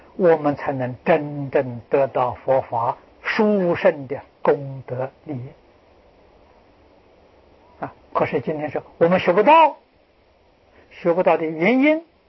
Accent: China; 去过什么我们中国人讲乞丐的生活

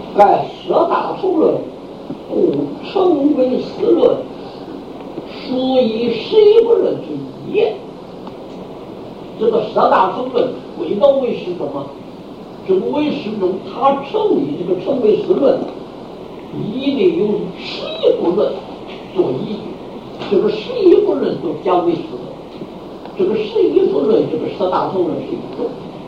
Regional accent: Hubei, China; 我跟你们讲过，我是湖北人

